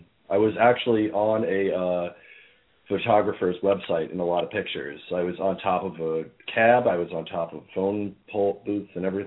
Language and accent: English; Lindenhurst, New York, United States; but she asked where I was from. And I said, and like, I was at Lindenhurst